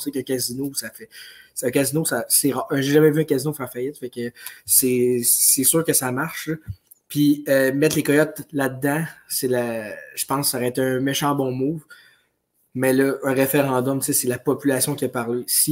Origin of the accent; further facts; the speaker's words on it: Quebec City, Quebec, Canada; moi, je viens de Québec, j'habite proche de Québec.